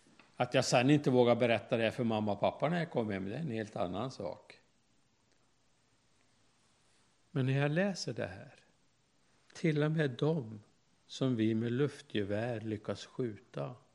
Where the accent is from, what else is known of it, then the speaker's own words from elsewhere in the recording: Älvros, Jämtland County, Sweden; När jag var liten, hemma i Älvros i Härjedalen